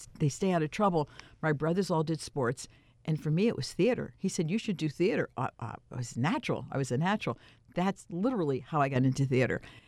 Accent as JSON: {"language": "English", "town": "Easton", "region": "Pennsylvania", "country": "United States", "tie": "born or raised there", "said": "I grew up in Easton, E-A-S-T-O-N, Pennsylvania."}